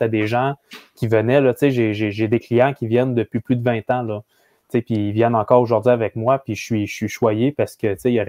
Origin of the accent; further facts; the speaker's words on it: Laval, Quebec, Canada; now in Joliette, Canada; Je suis natif de Laval, non. Mais je réside à Joliette en ce moment.